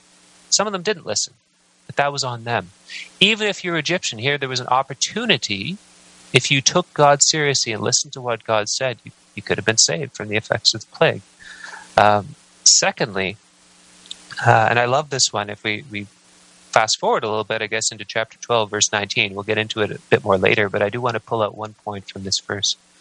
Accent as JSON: {"language": "English", "country": "Canada", "tie": "born there", "said": "I was born in Canada. I had no say in the matter."}